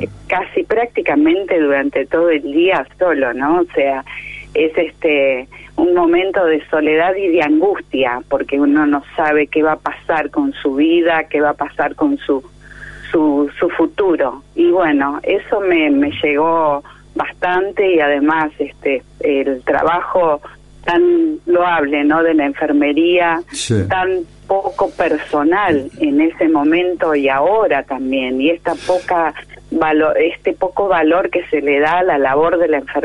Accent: Villa María, Córdoba, Argentina; moved away as an adult; now in Buenos Aires, Argentina; O sea, soy de Villa María, pero hace 41 años que vivo acá

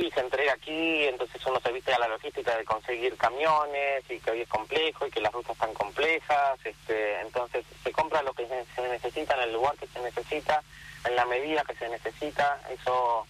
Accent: La Plata, Buenos Aires Province, Argentina; soy platense, ¿no? Entonces yo viví esto en primera persona hace un poquito más de 10 años.

